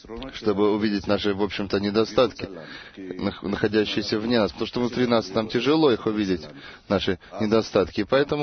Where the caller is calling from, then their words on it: Netanya, Central District, Israel; из Натании.